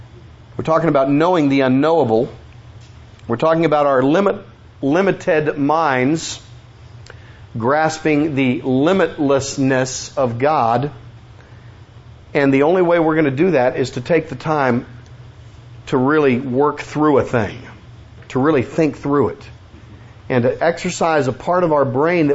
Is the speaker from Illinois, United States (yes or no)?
yes; Illinois, United States; Of course, I'm from Illinois. We know about cows in Illinois.